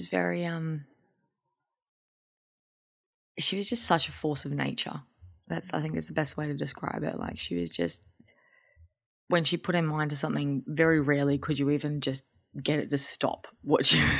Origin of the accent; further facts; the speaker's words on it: Queensland, Australia; I grew up in North Queensland